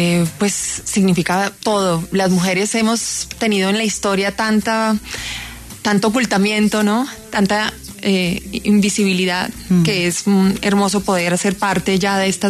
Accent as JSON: {"language": "Spanish", "town": "Armenia", "region": "Quindío", "country": "Colombia", "said": "De dónde soy, yo soy de Armenia."}